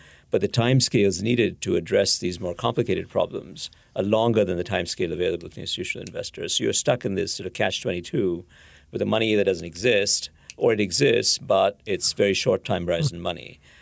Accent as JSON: {"language": "English", "country": "India", "tie": "born or raised there", "said": "I grew up in India"}